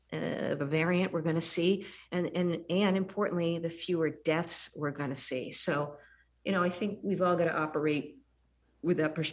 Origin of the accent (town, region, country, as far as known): New Hampshire, United States; born or raised there